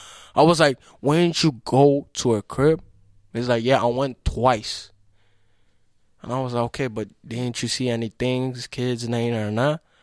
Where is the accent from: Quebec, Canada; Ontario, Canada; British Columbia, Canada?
Quebec, Canada; Montreal; I'm from Montreal. Why not add some French bars